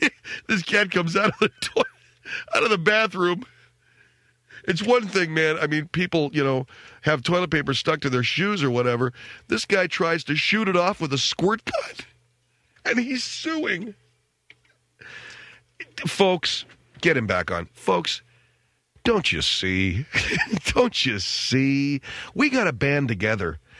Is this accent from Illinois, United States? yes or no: no; California, United States; No, and you know what? I'm from California, too, and I've never gotten into Western wear.